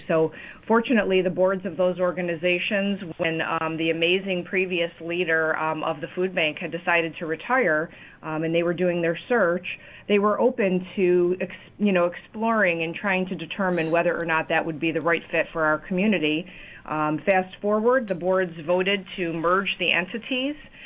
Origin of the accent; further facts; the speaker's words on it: New York, United States; Well, I grew up in Western New York and attended school here. Really, I've always lived across New York State.